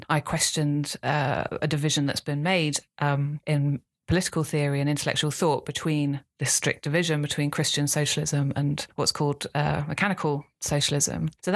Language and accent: English; Islington, London, United Kingdom; I grew up in North London, in Islington, and the 2001 census revealed that Islington was in the top 10 most non-religious wards in England and Wales.